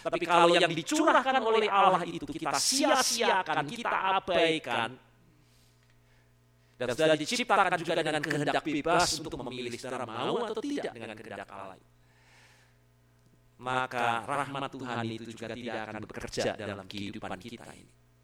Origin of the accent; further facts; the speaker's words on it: Pati, Central Java, Indonesia; paranormal itu asalnya banyak dari daerah saya. Dari Pati, Jepara, sudah sebut itu orang-orang yang jadi paranormal namanya.